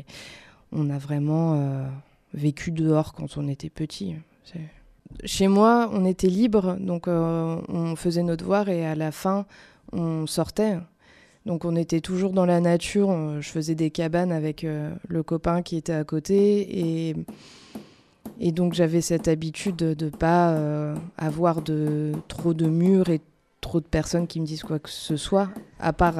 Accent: Hauts-de-France, France; je viens de Picardie, dans le nord de la France, pour aujourd'hui habiter dans la Drôme.

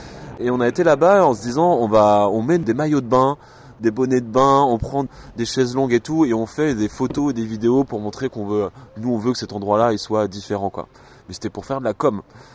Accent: France; Moi, je viens des bords de Loire à l'origine et je rêvais de la Loire tout le temps, tout en habitant sur l'île Saint-Denis

